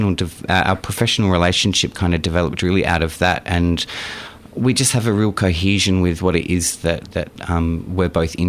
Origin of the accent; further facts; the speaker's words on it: Adelaide, South Australia, Australia; now in Melbourne, Australia; So, I grew up in Adelaide